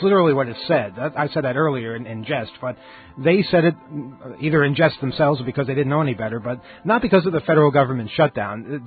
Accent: United States; It's my right as an American.

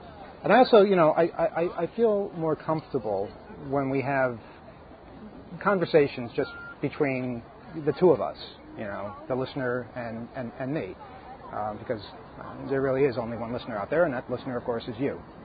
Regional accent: United States; I am American, and you know, I haven't had any issues with people about anything.

